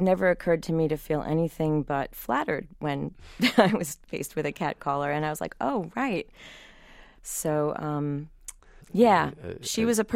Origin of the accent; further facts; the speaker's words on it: Long Island, New York, United States; now in New York City, United States; I mean, I grew up on Long Island, but I had been living in the city a little while, and I was very insecure.